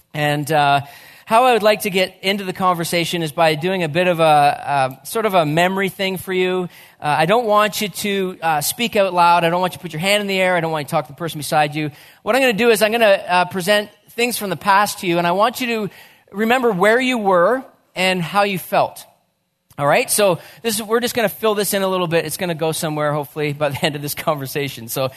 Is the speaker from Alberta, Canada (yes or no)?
no; New Brunswick, Canada; I grew up in New Brunswick. We only had one channel, Channel 6.